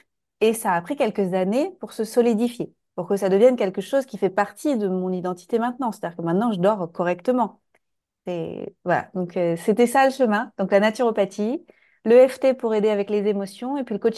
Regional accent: Nantes, Pays de la Loire, France; moved away as an adult; also born or lived in Costa Rica; now in Bali, Indonesia; j'habite à Bali, près de la mer, depuis l'année dernière. Avant, je vivais au Costa Rica. Je suis originaire de France, de Nantes, j'ai 40 ans.

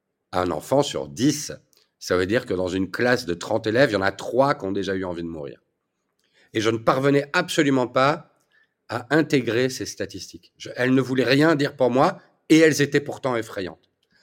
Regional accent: Belgium; Moi, je suis belge

